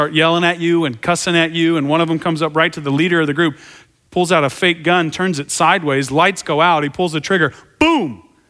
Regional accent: Tulsa, Oklahoma, United States; I was raised in Tulsa, Oklahoma, a very charismatic place. I went to a Southern Baptist church.

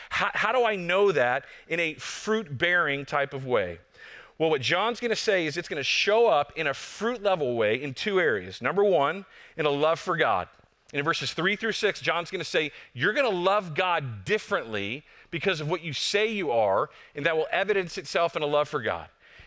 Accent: Texas, United States; I'm like, okay, I'm from Texas, but I understand that much, thank you.

